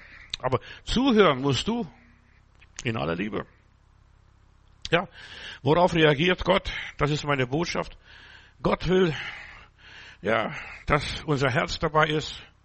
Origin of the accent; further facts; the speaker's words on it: Lithuania; das sieht aus wie bei uns in Litauen im Kreuzotter-Brutgebiet.